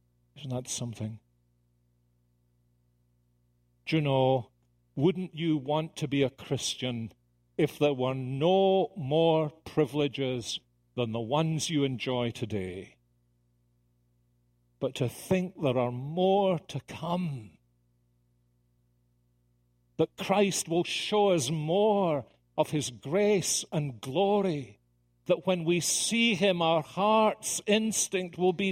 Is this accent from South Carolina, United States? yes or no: yes; Columbia, South Carolina, United States; And I have a one-line answer. I'm from Columbia, South Carolina.